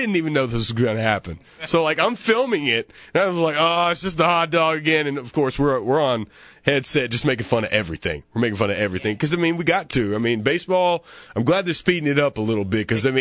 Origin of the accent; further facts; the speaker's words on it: Huntsville, Alabama, United States; I remember going to Stars games when I was a little kid, growing up in Huntsville. We moved around a lot.